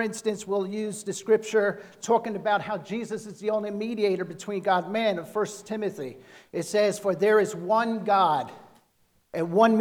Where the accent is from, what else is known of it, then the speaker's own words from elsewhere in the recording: New Jersey, United States; accent: Jersey; sometimes I get talking quick, if I'm from Jersey, sometimes I'll get that Jersey talk coming in.